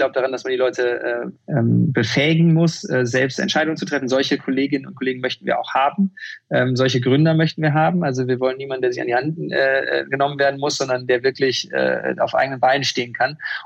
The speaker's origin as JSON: {"language": "German", "town": "Bochum", "region": "North Rhine-Westphalia", "country": "Germany", "tie": "born or raised there", "said": "Ich bin in Bochum aufgewachsen"}